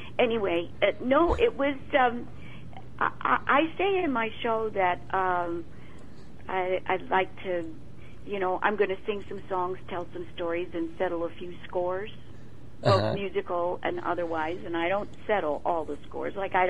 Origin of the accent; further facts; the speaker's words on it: Baltimore, Maryland, United States; I did this on a stage in Baltimore, my hometown, in front of my relatives